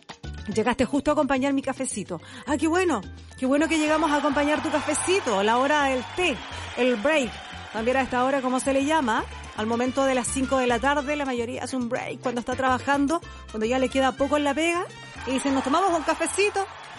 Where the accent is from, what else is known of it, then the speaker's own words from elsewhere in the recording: Tomé, Biobío, Chile; Y yo soy de Tomé, del Cerro del Santo.